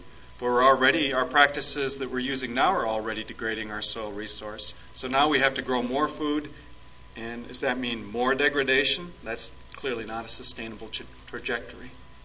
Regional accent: Iowa, United States; I'm from Iowa, so we talk a lot about corn

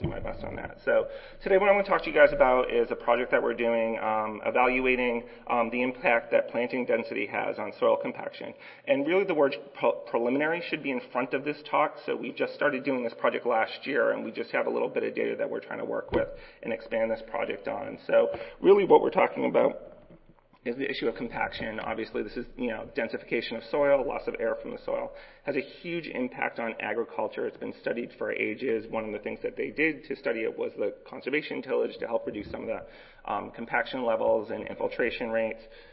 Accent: Northeast, United States; because I grew up in the Northeast and I grew up with a large family, I tend to talk very fast.

